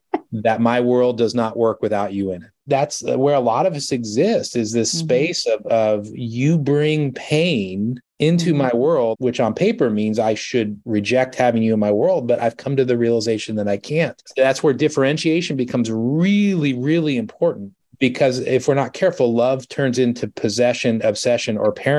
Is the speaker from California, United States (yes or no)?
yes; California, United States; I grew up in Southern California. Part of what you do there is you go to like lifeguard camp when you're a kid, right?